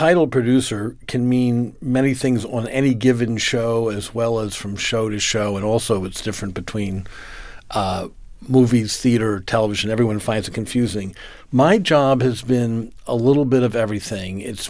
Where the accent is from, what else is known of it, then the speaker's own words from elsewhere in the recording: Washington, District of Columbia, United States; I grew up in Washington, long before obviously I was a journalist or writing about politics